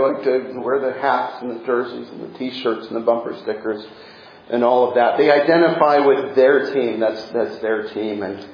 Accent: Midwest, United States; now in South Carolina, United States; growing up in the North and the Midwest, it was more about professional sports, professional football, professional basketball. And then after I moved south, I realized that college football was where it was at, and especially living in South Carolina

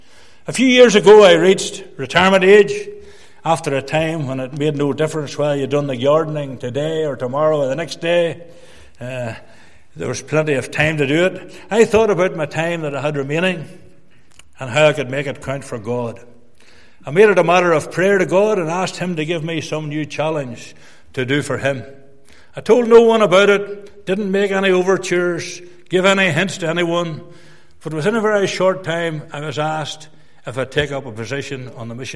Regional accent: Dromore, Northern Ireland, United Kingdom; something which had never occurred before in my hometown of Dromore.

